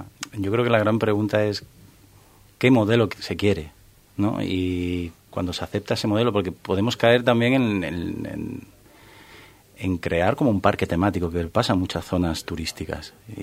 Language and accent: Spanish; Andalusia, Spain; born there; muchas zonas del litoral de Andalucía, donde yo nací, hay verdaderos pueblos que son parques temáticos ya.